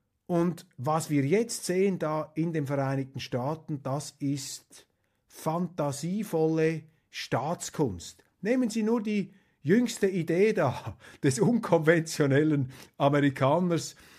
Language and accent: German; Switzerland; dass wir als Schweizer natürlich größte Verbundenheit spüren